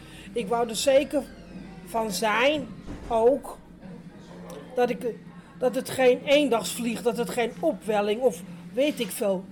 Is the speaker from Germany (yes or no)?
no; Greece; Ik ben ook Grieks, want mijn zus zegt ook vaak als we bonje hebben van, ja, je lijkt op je vader, je bent een echte Griekse.